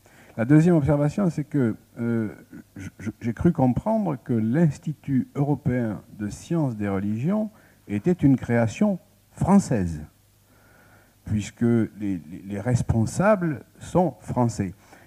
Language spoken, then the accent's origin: French; Pau, Nouvelle-Aquitaine, France; je viens de Pau où j'anime une association de citoyens